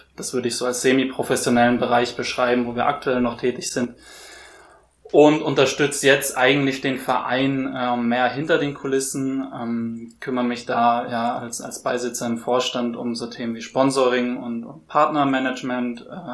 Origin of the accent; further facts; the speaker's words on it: Würzburg, Bavaria, Germany; ich bin in Würzburg aufgewachsen